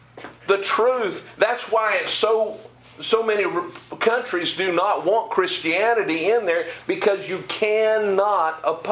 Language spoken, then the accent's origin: English; Florida, United States; also born or lived in Maryland; I was born in Maryland. I grew up in Florida since I was two. I know both sides.